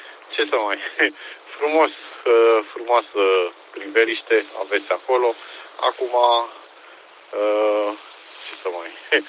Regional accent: Pitești, Argeș, Romania; Păi, din Pitești. Eu sunt din Pitești.

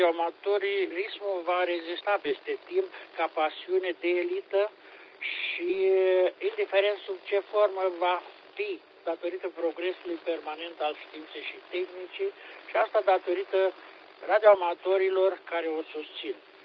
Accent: Piatra Neamț, Neamț County, Romania; de la Piatra Neamț … în portabil pe malul lacului Picaz.

